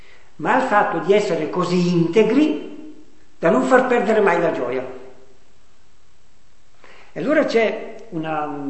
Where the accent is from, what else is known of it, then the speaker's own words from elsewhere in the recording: Lombardy, Italy; accent: Comasco dialect; Nel mio dialetto, un dialetto comasco